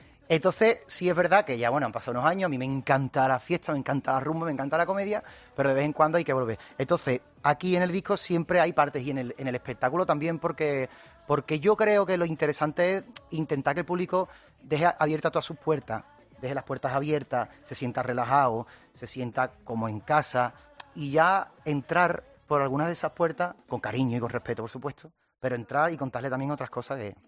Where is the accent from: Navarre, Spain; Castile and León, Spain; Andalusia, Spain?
Andalusia, Spain; Cádiz